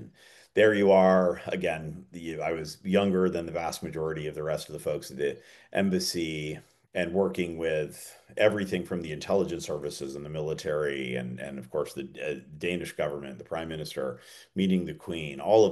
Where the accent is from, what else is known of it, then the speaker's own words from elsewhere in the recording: Boston, Massachusetts, United States; moved away as an adult; I grew up in Boston. My dad was a banker. I grew up outside Boston, I should say.